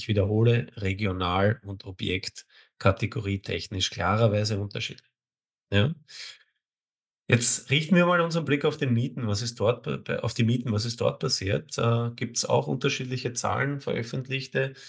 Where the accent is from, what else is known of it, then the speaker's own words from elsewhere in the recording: Vienna, Austria; Ich bleibe jetzt in Wien, bin ja echter Wiener.